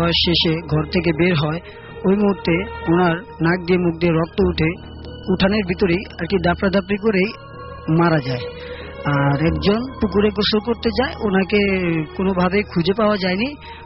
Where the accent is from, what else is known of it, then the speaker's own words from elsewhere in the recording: Bhola, Barisal Division, Bangladesh; আমি ভোলা থেকে এসেছি।